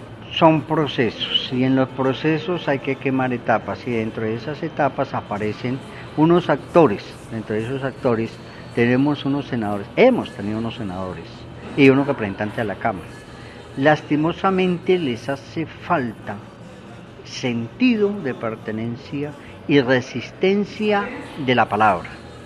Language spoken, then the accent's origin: Spanish; Colombia; Si yo fuera senador de la República, yo no voy a luchar solamente por mi pueblo Nasa. Tengo que luchar por los 102 pueblos que existen en Colombia.